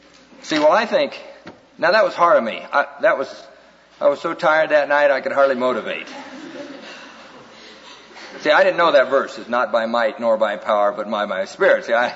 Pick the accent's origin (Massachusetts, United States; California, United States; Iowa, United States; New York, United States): Iowa, United States; now in Seattle, United States; We've been living in a home in Seattle. We're from Oklahoma, and I'm from Iowa.